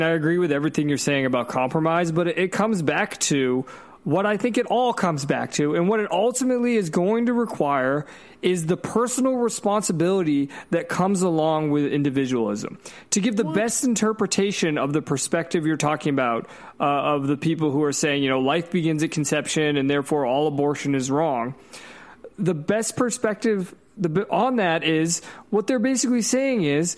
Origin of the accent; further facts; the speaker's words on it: United States; I can only talk as an American